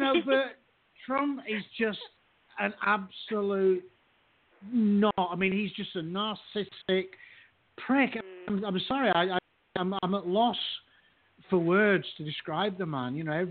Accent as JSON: {"language": "English", "country": "United Kingdom", "moved": "yes", "lives_now": "United States", "said": "speaking as an outsider, as a Brit, and we say, yeah, I live here"}